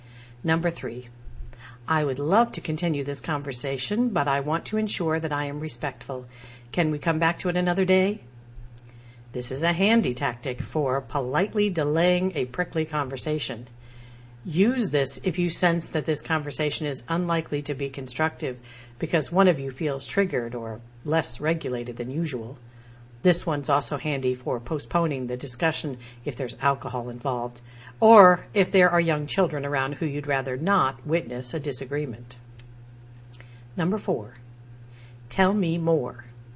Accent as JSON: {"language": "English", "town": "Kosciuszko", "region": "Mississippi", "country": "United States", "tie": "born or raised there", "said": "a little white church by a red dirt road in my hometown of Kosciuszko, Mississippi."}